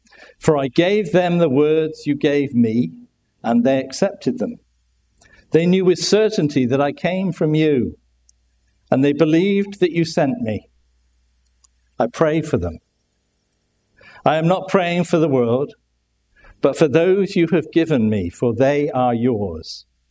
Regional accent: Bristol, South West England, United Kingdom; accent: Bristolian; And probably with my Bristolian accent, it sounds a bit different from the way they say it up here.

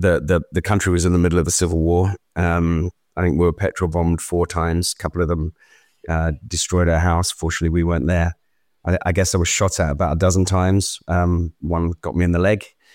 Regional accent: London, United Kingdom; born there; Well, actually, I was born in the East End of London.

